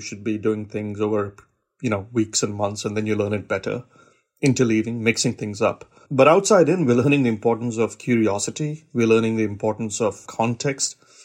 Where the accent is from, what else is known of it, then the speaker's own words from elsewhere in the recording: India; I grew up in India